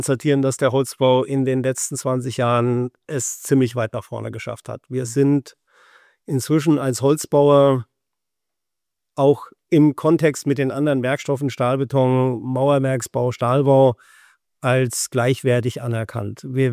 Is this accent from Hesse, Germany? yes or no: yes; Lauterbach, Hesse, Germany; das hier ist unser Stammhaus in Lauterbach. Und warum ist das ausgerechnet Lauterbach? Das ist ganz einfach, das ist meine Heimatstadt.